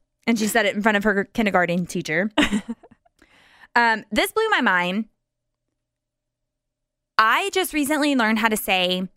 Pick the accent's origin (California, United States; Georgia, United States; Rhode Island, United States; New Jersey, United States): Georgia, United States; We're from Georgia.